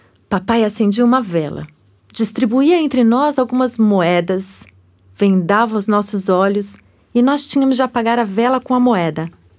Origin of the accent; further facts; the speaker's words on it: Lambari, Minas Gerais, Brazil; born there; Eu nasci em Minas Gerais, na cidade de Lambari, na região do sul de Minas. Perto de Cambuquira, Caxambu, Campanha.